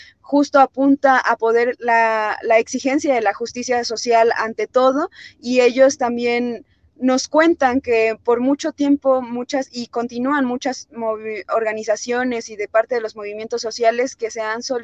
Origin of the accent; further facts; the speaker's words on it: Arcelia, Guerrero, Mexico; yo soy originaria de Arcelia, Guerrero, es un municipio de la región de Tierra Caliente de Guerrero